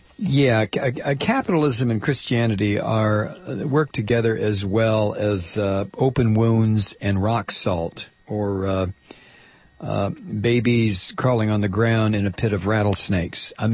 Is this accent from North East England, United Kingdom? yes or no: no; Wales, United Kingdom; also born or lived in United States; As a British person, I'm amazed at all this. Even though I spent a number of years living in the U.S., we have free universal health care in the U.K.